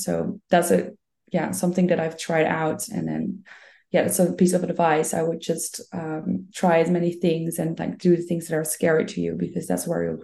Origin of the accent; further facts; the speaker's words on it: Netherlands; first language Dutch; English is a second language; And I'm also Dutch, so English is not my native language.